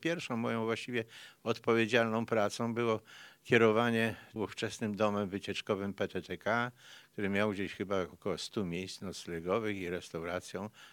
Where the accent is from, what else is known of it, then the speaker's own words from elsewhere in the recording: Kraków, Lesser Poland, Poland; born there; jestem urodzonym Krakusem, ale przez całkiem przypadek, ponieważ pewno poczęty zostałem w Poznaniu w roku 1943.